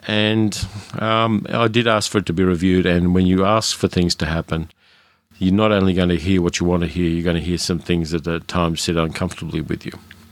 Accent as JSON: {"language": "English", "country": "Australia", "accent": "Australian", "said": "I've got my Australian accent to the extent that I still have an Australian accent."}